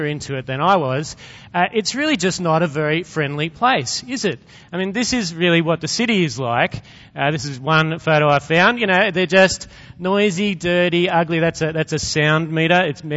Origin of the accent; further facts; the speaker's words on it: Sydney, New South Wales, Australia; now in Lismore, Australia; In spite of the fact that I grew up in Sydney, I'm not really a fan of cities.